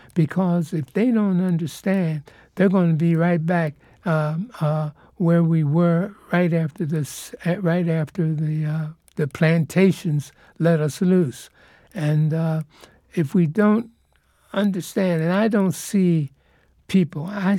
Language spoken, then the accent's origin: English; York, Pennsylvania, United States; now in San Diego, United States; When I came to San Diego from York, Pennsylvania, where I grew up, driving out here with three other people